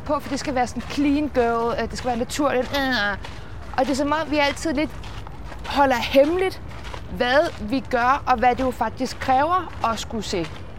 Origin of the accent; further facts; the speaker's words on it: Copenhagen, Capital Region of Denmark, Denmark; Det er sjovt, fordi nu er jeg jo født og opvokset i København.